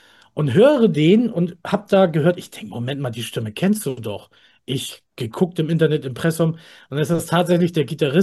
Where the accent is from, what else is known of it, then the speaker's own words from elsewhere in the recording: Northern Germany, Germany; weil ich bin ja auch kein Bayer, ich komme hier ganz hoch aus dem Norden